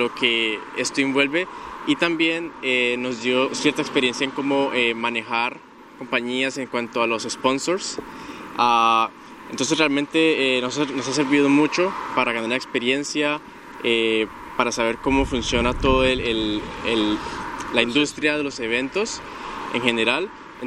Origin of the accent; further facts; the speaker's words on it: Colombia; soy de Colombia